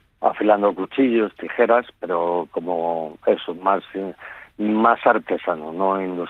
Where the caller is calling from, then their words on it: Fresnadilla de la Oliva, Community of Madrid, Spain; De Madrid, un pueblo, Fresnadilla de la Oliva.